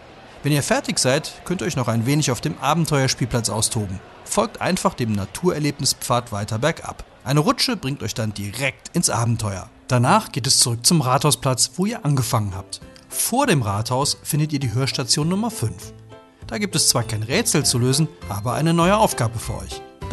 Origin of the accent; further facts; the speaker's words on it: Schramberg, Baden-Württemberg, Germany; Wenn euch die geschichtliche Entwicklung meiner Heimatstadt interessiert